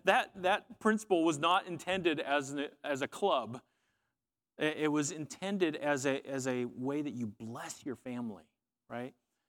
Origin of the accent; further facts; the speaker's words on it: United States; I'm an American, you know, and we're quick to talk about personal freedoms and personal rights